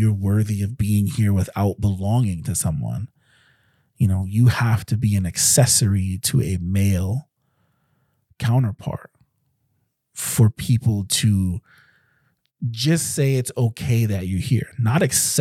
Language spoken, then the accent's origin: English; New York City, New York, United States; It was just that was part of my culture growing up in New York City, is that when people say it's a melting pot, it is a melting pot.